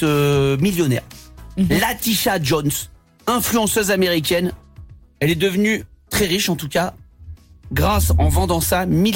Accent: Southern France, France; Mais je suis du sud de la France

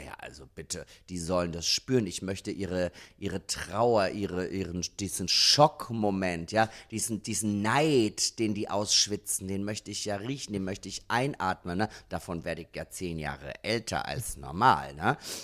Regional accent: Austria; moved away; ich bin ja schon unglaublich lang aus Österreich weg.

